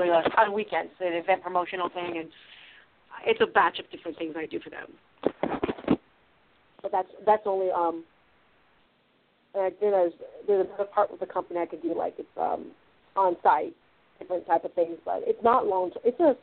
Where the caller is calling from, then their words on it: California, United States; from California.